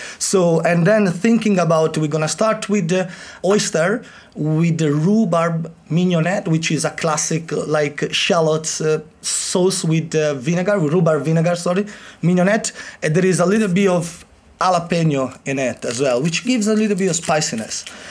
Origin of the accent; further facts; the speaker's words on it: Sardinia, Italy; I grew up in Italy. I'm from Sardinia, a beautiful island.